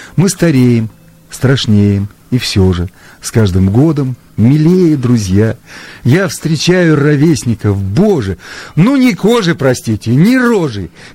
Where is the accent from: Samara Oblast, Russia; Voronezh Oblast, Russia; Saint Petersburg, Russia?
Samara Oblast, Russia; Tolyatti; в том числе вот я из Тольятти